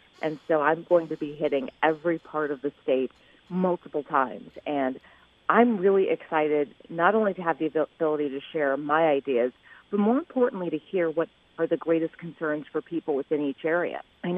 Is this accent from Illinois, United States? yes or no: yes; Champaign, Illinois, United States; I'm a downstater. I was born and raised in Champaign, Urbana, and I graduated from the University of Illinois.